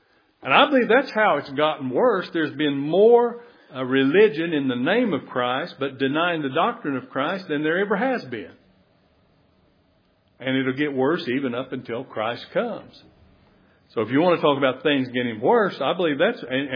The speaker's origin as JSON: {"language": "English", "country": "United States", "tie": "born or raised there", "said": "You know, we were kind of spoiled, I think, you know, growing up in America and in the 50s and 60s and all that."}